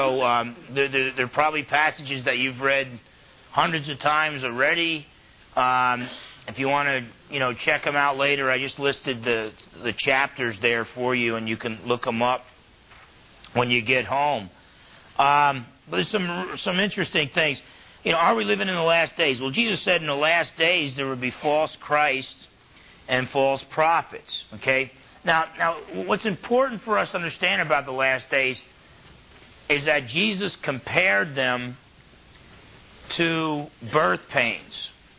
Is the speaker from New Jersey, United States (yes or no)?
yes; New Jersey, United States; when I was a boy growing up in Jersey